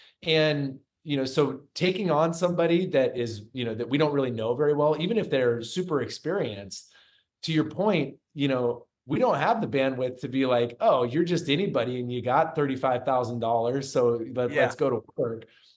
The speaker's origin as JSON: {"language": "English", "town": "Springfield", "region": "Oregon", "country": "United States", "tie": "born or raised there", "said": "I come from a small town. I'm a small town boy myself. And I grew up in Springfield, Oregon."}